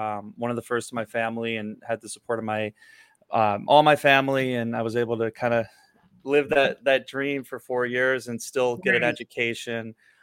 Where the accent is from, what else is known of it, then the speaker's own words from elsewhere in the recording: Illinois, United States; So I grew up in Illinois, went to college.